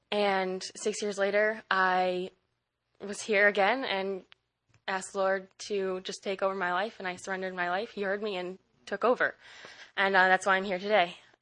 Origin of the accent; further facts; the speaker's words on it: Maine, United States; I'm from Maine.